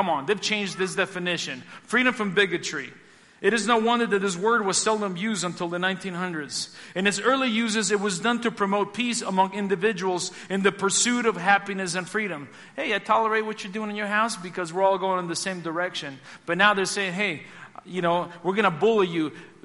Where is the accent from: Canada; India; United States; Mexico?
Mexico; moved away; And I can say that, people. I came from Mexico.